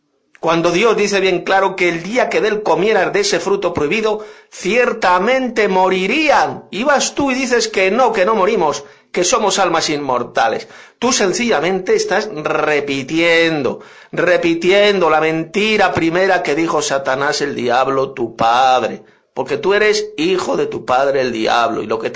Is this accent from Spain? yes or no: yes; Madrid, Community of Madrid, Spain; de Madrid, España.